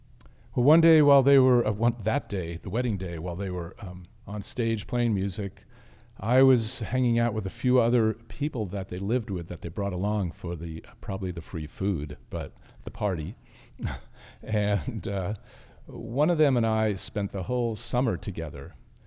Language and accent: English; Boston, Massachusetts, United States; So I came from Boston, and I came out here because my best friend got married, and he was living in New Hampshire.